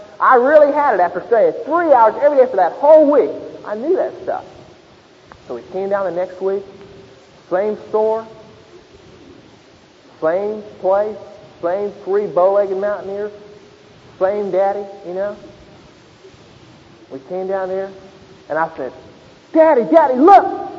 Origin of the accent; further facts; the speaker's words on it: Princeton, West Virginia, United States; Princeton, West Virginia is just a little old bitty hick town up in West Virginia. That's where I'm from. And I grew up th